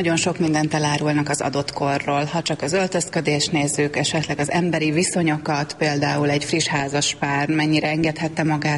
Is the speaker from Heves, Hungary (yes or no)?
no; Békés, Hungary; mivel ugye Békésen nőttem fel